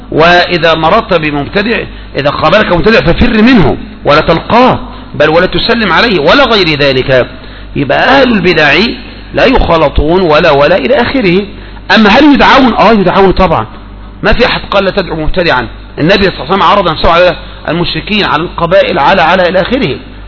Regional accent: Egypt; لا، يوجد الواحد عندنا في مصر بعض الافراد افضل من الاف الافراد

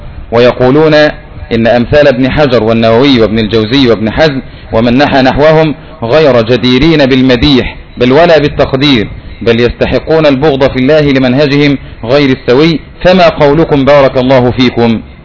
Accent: Syria; وعندنا بالشام يقولون كلمة

